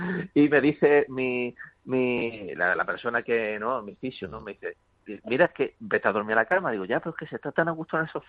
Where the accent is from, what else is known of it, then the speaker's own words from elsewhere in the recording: Algeciras, Andalusia, Spain; now in Madrid, Spain; yo que soy de Algeciras, que llevo en Madrid viviendo muchos años, y siempre, tanto aquí como cuando bajo a mi tierra, que por cierto, hace ya un año que no estoy por allí